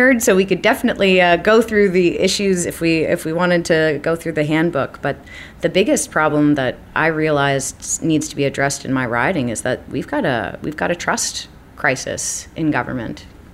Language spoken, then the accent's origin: English; Tantallon, Nova Scotia, Canada; I grew up in Tantallon at the head of St. Margaret's Bay. And my family and I have made our home here on the South Shore of Nova Scotia.